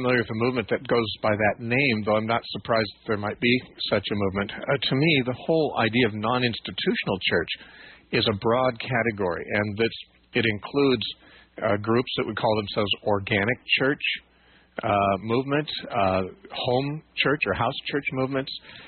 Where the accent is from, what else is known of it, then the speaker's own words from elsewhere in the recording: Covina, California, United States; the Inland Empire, which is actually where I grew up. I grew up in Covina in that general area.